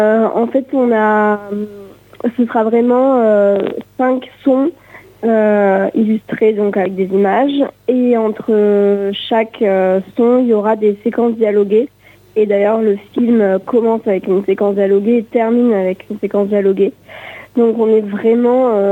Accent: Occitanie, France; moved away as an adult; now in Montpellier, France; moi j'ai grandi en Lozère jusqu'à mes 18 ans, j'y ai vécu et après je suis partie à Montpellier où je vis là depuis 8 ans maintenant.

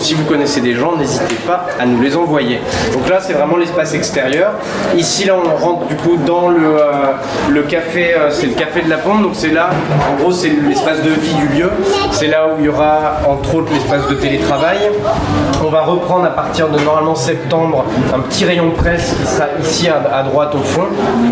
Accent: Marseille, Provence-Alpes-Côte d'Azur, France; Alors là nous on vient de Marseille.

